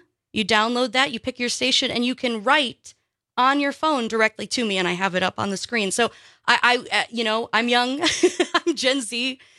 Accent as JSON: {"language": "English", "town": "Park Falls", "region": "Wisconsin", "country": "United States", "tie": "born or raised there", "also_born_or_lived": "Stevens Point / Wausau", "lives_now": "Milwaukee, United States", "said": "When I was born here in Wisconsin and I've lived in Wisconsin my whole life, and yet I feel like the stranger in the strange land. I was born in Stevens Point. I grew up near Park Falls for many years, then moved to Wausau."}